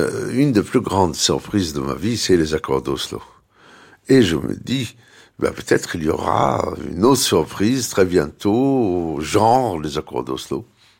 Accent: Hebron, West Bank, Palestine; je sais qu'ils veulent bien retourner chez nous, à Hébron

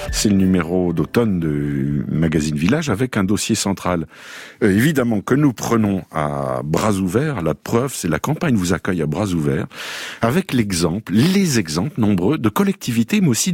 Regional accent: Belgium; parce qu'on est belge ou on ne l'est pas.

